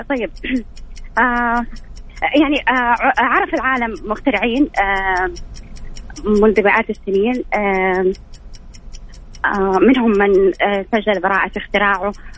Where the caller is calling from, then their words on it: Mecca, Makkah Province, Saudi Arabia